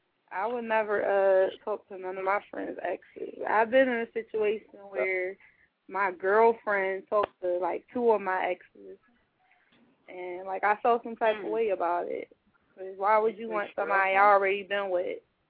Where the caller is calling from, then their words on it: Philadelphia, Pennsylvania, United States; West Philly.